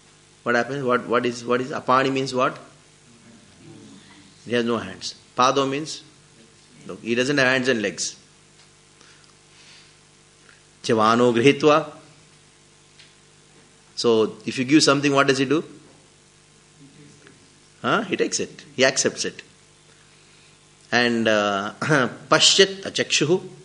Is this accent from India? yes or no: yes; South India, India; Once I was giving a lecture in South India, in my hometown.